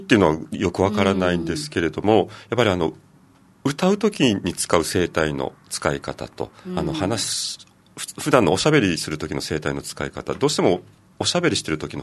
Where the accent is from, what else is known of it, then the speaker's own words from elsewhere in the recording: Naha, Okinawa, Japan; 沖縄県那覇市首里の出身でして、ずっと沖縄で、音楽活動しています。